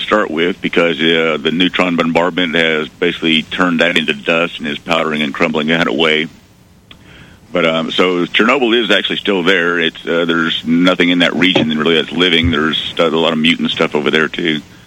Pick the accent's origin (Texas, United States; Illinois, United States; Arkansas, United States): Arkansas, United States; when I grew up in Arkansas, we had, you know, Nuclear One up there.